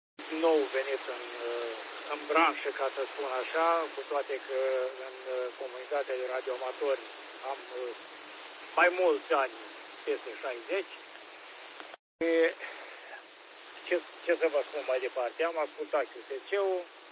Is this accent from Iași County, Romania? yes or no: yes; Pașcani, Iași County, Romania; now in Neamț County, Romania; Eu sunt din Pașcani, din Iași și momentan stau în Neamț